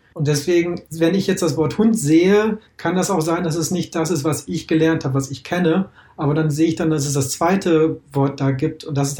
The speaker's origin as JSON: {"language": "German", "country": "Germany", "tie": "born or raised there", "first_language": "sign language", "second_language": "German", "said": "Also meine erste Sprache ist die Gebärdensprache und die zweite Sprache ist halt Deutsch."}